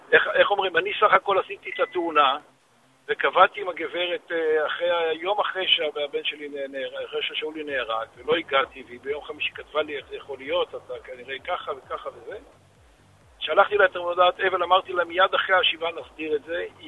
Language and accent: Hebrew; Ra'anana, Central District, Israel; אנחנו מרעננה במשפחה.